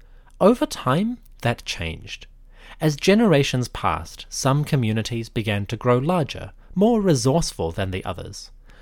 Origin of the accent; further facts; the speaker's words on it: New Zealand; and I am from New Zealand.